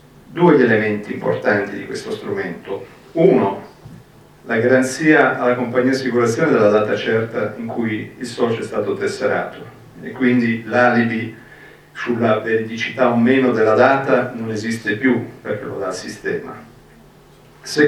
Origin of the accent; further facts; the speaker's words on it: Forlì, Emilia-Romagna, Italy; io vengo da Forlì